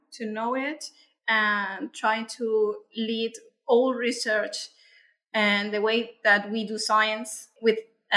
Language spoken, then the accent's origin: English; Venezuela; English is a second language; I am from Venezuela. So there, doing science there is quite difficult